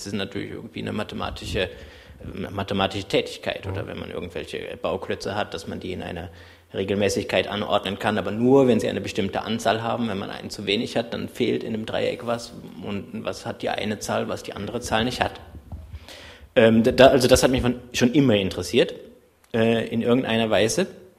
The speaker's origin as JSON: {"language": "German", "region": "Rhineland", "country": "Germany", "said": "Ich komme aus dem Rheinland."}